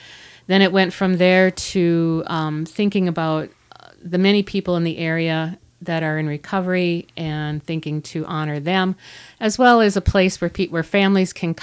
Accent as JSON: {"language": "English", "town": "Iron Mountain", "region": "Michigan", "country": "United States", "tie": "born or raised there", "said": "I was raised in the UP, and I was raised in Iron Mountain Kingsford area."}